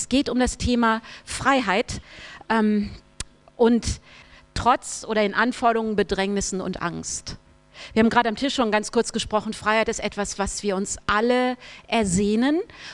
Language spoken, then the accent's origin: German; Marburg, Hesse, Germany; Ich bin tatsächlich eine Hessin. Ich bin in Hessen geboren, in Marburg. Habe da 9 Jahre lang gelebt.